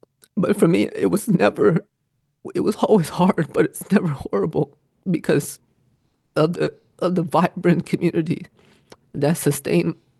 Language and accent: English; Hartford, Connecticut, United States; moved away; And growing up in Hartford, I didn't realize that Connecticut had a reputation of being very wealthy, private schools, yachts, mansions, until I left and went to New York and people said things like, oh, you're from Connecticut, so fancy.